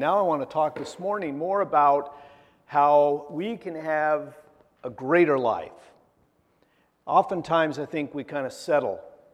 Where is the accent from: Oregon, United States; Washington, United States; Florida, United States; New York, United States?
Oregon, United States; When I grew up in Eastern Oregon, we didn't have a lot